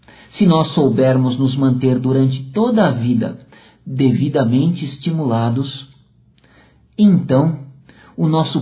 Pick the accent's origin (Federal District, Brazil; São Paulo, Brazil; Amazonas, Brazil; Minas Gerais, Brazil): São Paulo, Brazil; eu sou paulistano.